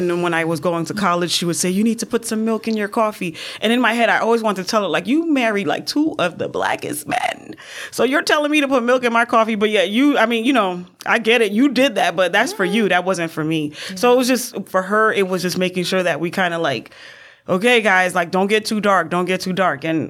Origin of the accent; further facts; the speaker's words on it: Brooklyn, New York, United States; Growing up in Brooklyn, everyone was from somewhere.